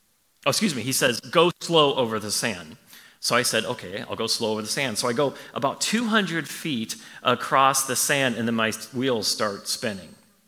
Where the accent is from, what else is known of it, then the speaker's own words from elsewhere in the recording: Arizona, United States; I was a senior in high school, and I grew up in Arizona.